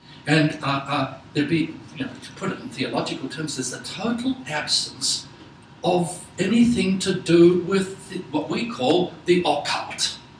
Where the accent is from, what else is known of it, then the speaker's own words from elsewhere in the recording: Australia; I'm Australian, you're American